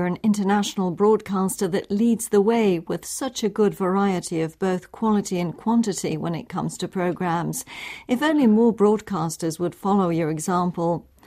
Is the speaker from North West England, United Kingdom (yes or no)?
yes; Manchester, North West England, United Kingdom; I then listen to them as I'm commuting around my hometown of Manchester or on long train journeys around the United Kingdom.